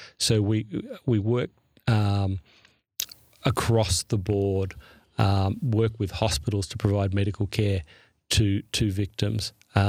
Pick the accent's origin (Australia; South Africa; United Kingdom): Australia; I grew up in Australia, so I unfortunately missed that.